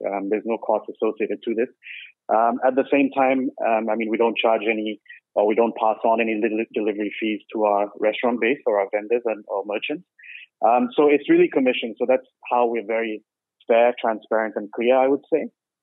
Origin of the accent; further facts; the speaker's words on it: India; now in Malaysia; I've been leading the business here for Food Panda in Malaysia for more than 3 years now. I'm originally from India, but I'm proud to say that I can call Malaysia home now.